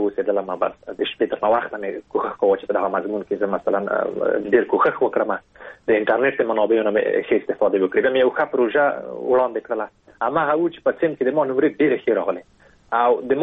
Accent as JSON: {"language": "Pashto", "country": "Afghanistan", "said": "په دې باندې می لیکلی وو چې زه د افغانستان یم"}